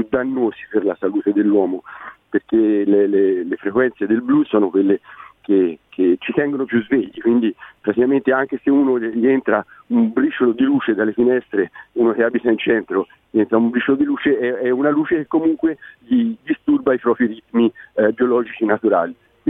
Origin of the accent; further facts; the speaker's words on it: Siena, Tuscany, Italy; born there; io sono nato a Siena